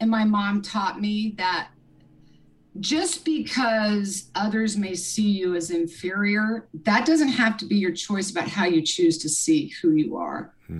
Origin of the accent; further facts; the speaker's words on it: Lawrence, Kansas, United States; I grew up in Kansas, Lawrence, Kansas. I'm a Midwest girl.